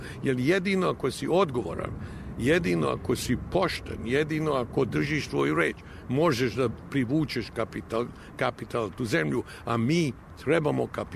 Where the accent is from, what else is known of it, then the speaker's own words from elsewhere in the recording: Serbia; ja sam zbilja sretan kao Srbin